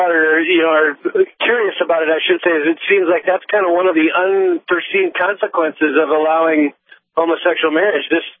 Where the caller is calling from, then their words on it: Larimore, North Dakota, United States; I'm driving from Grand Forks towards Devil's Lake, and I'm right out here by Larimore.